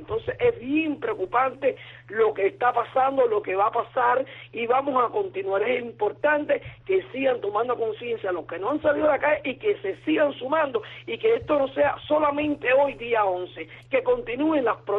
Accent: Jovellanos, Matanzas, Cuba; born there; donde en Jovellano, el pueblo donde yo nací, no hay médicos ahí en ese hospital.

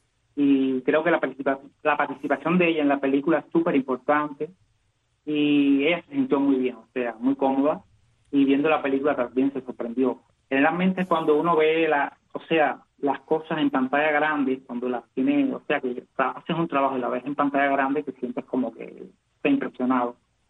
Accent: Cuba; la cubanía que traigo conmigo de Cuba, y la traeré siempre, porque soy cubano, estoy aquí, estoy donde esté, en África, estoy en el país que esté, soy cubano

